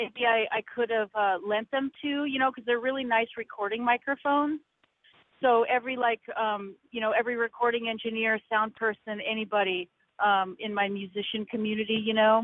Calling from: Eugene, Oregon, United States; I'm calling from Eugene right now.

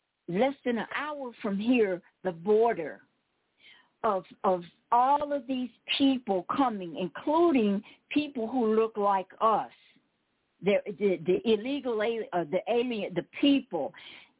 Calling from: Arizona, United States; I'm calling you from Cochise County, where the sheriff, the deputy doodogs, hawk me, all right?

